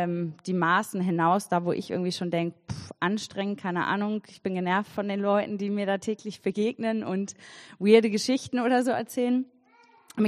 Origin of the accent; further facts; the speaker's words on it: Hamburg, Germany; now in Berlin, Germany; Ich komme ursprünglich aus Hamburg